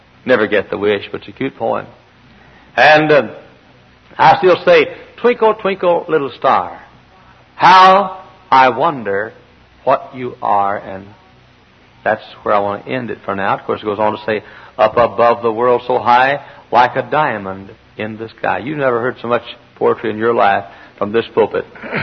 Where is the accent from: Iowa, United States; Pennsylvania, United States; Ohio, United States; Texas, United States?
Texas, United States; born or raised there; now in Indiana, United States